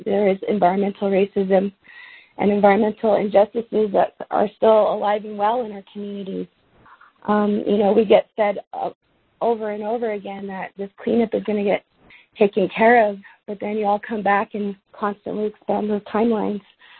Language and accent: English; Arizona, United States; I grew up near the Tuba City disposal site, every day passing a uranium mill. We moved to Church Rock